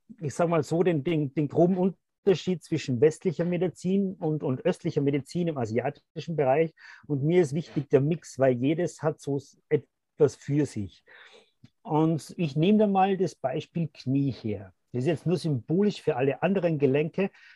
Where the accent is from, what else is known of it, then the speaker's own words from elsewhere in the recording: Austria; Also, wie man am Dialekt vielleicht hören kann, ist, ich bin aus Österreich.